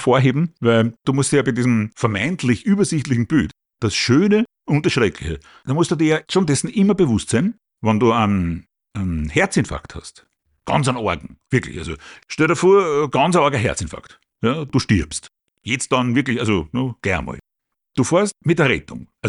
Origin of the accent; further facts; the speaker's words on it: Austria; Bei uns in Österreich setzt sich das nicht durch.